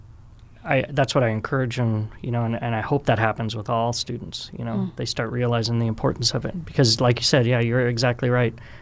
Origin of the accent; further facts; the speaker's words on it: Midwest, United States; and that's in growing up in the Midwest. We have a lot of good values out here